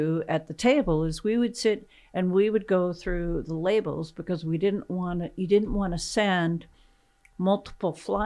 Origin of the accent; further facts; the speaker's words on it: Anchorage, Alaska, United States; also born or lived in Minchimina; But I was 2.5 when we moved from Minchimina to Anchorage. And because we'd been living out in rural Alaska, where we lived in Anchorage was way out of town.